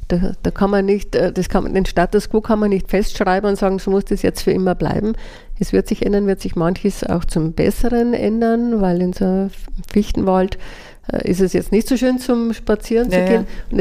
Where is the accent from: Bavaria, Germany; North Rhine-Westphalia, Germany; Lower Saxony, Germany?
Bavaria, Germany; aber auch bei uns in Niederbayern, der Vergangenheit angehören.